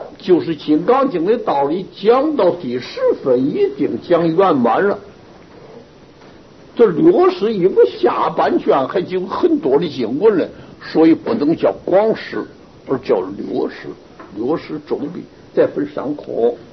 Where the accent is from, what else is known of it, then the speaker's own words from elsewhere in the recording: China; 也等于我们中国人说的黄河法院给哪来了